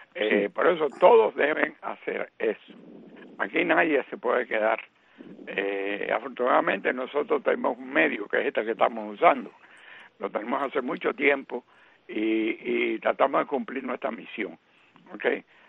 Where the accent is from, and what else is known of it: Cuba